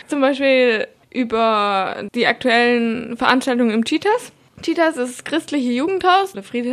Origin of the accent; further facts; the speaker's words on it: Tübingen, Baden-Württemberg, Germany; born there; bin 20 Jahre alt und studiere Audio Engineering. Ich bin in Tübingen geboren.